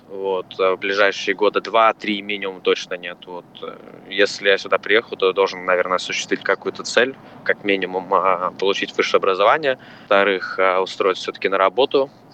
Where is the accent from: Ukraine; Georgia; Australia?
Australia; also born or lived in Saint Petersburg, Russia; Мне 23 года. Родился в Петербурге примерно с 3 или с 4 лет, живу в Австралии. Ну, протяжении, наверное, почти 20 лет